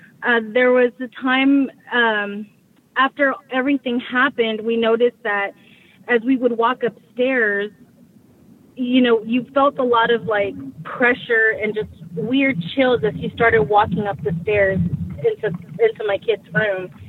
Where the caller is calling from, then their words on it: Houston, Texas, United States; I'm from Houston, and we live about maybe 20 minutes away from Galveston.